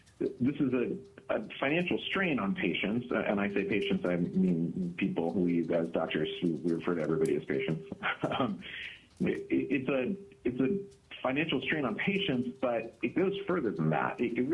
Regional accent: Anchorage, Alaska, United States; I'm from Anchorage, Alaska.

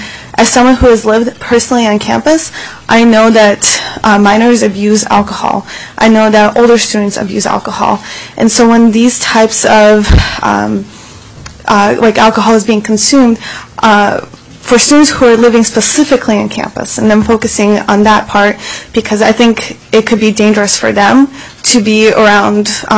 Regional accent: Anchorage, Alaska, United States; I am from Anchorage.

